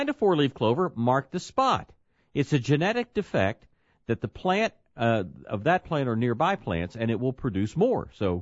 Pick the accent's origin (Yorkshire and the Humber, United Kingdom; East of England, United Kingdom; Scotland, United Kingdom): Scotland, United Kingdom; Well, you see, but I'm Scottish.